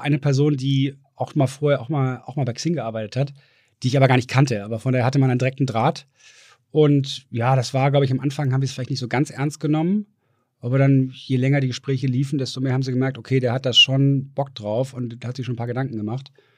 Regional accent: Düsseldorf, North Rhine-Westphalia, Germany; now in Hamburg, Germany

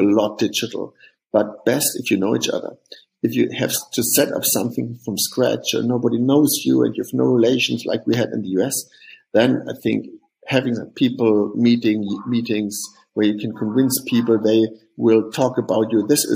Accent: Hofheim, Hesse, Germany; we are from the big town of Hofheim, which will nobody know, which listens to this podcast probably. So there are some founders from this lovely town with 40,000 people.

